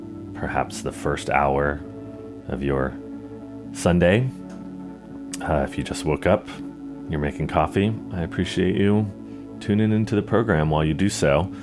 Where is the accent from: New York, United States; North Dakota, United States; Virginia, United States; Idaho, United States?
Virginia, United States; now I want to get to some new stuff from an artist out of Charlottesville, Virginia, very close to my hometown.